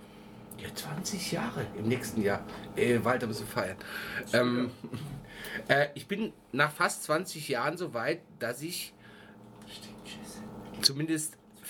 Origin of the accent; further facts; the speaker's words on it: Germany; now in Austria; Das sag ich als Piefke, das liegt in der österreichischen DNA.